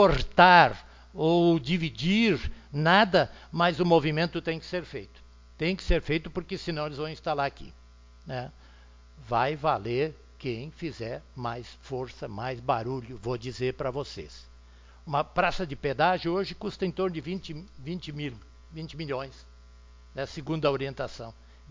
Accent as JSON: {"language": "Portuguese", "town": "Arroio do Meio", "region": "Rio Grande do Sul", "country": "Brazil", "said": "nós somos de Arroio do Meio."}